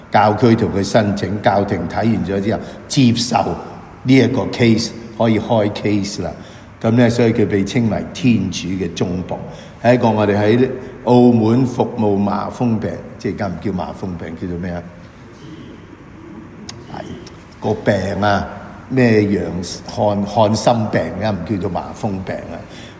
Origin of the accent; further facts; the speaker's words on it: China; 这个写的东西是2000多年前中东的文化，不是我们中国人。